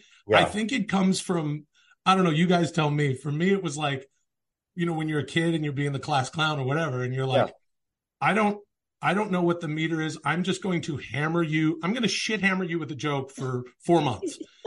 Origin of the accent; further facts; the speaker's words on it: Vancouver, British Columbia, Canada; just outside of Vancouver, Canada, the burbs.